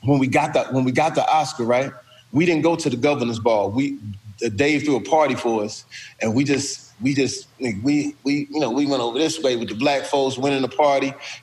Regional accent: Texas, United States; I'm straight from Texas, Steve. I didn't know L.A.

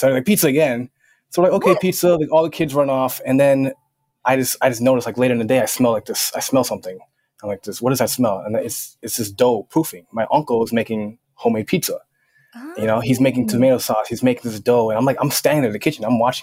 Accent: Minnesota, United States; I actually grew up in Minnesota.

